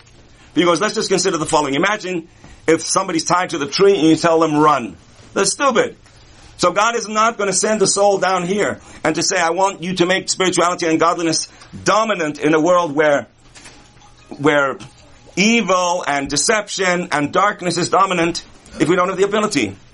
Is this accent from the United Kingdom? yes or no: yes; London, United Kingdom; I was born and raised in London, which means that life was about bricks and streets and interesting expressions as people lined up for the bus stop.